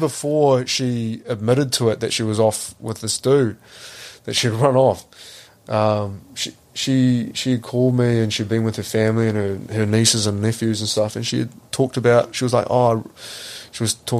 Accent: New Zealand; It's really hard as a Kiwi male to talk about it.

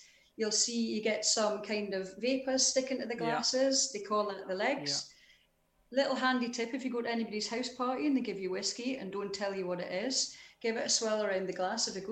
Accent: Newcastle, North East England, United Kingdom; born there; I was born in Newcastle.

